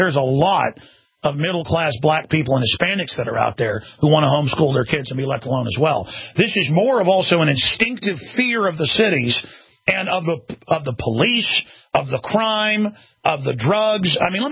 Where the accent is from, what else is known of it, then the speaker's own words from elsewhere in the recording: Dallas, Texas, United States; But when I grew up in Dallas, Texas, let me tell you something.